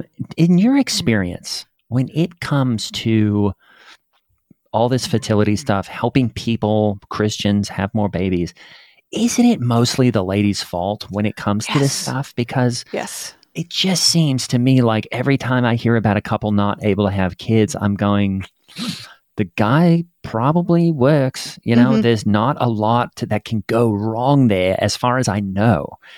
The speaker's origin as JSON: {"language": "English", "country": "Australia", "said": "I'm from Australia."}